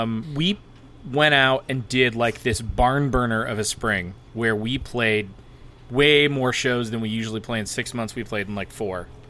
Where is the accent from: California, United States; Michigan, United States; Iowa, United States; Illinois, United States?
Michigan, United States; Lansing; We're all from Lansing, Michigan. We all live here.